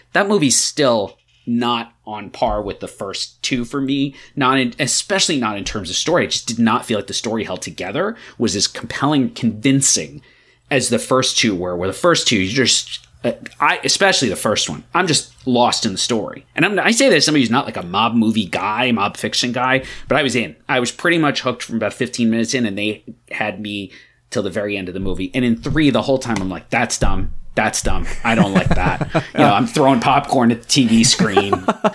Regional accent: New York, United States; as a New Yorker, as somebody with Italian roots. I grew up outside the city. My parents both grew up in the Bronx.

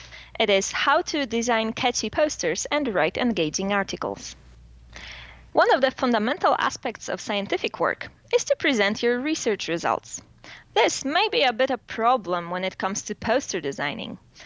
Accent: Warsaw, Masovian Voivodeship, Poland; English is a second language; from Warsaw.

